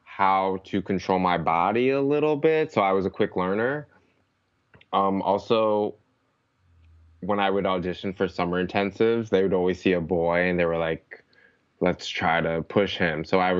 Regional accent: New York, United States; I grew up on Long Island, New York, Suffolk County, hour and 15 minutes on the Long Island Railroad.

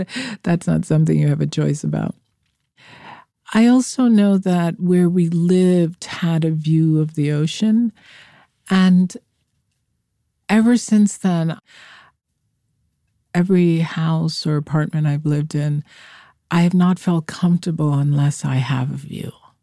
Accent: Bronx, New York, United States; You know, I grew up in the Bronx, in the North Bronx. I went to Cardinal Spellman High School and St. Philip and James Middle School. There were Catholic schools.

